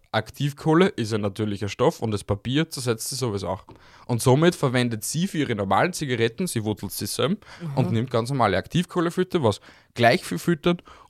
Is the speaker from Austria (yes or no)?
yes; Austria; aber es gibt sicher in Amerika mehr Orten, dass du einen Menschen irgendwie verschwinden lässt, als bei uns in Österreich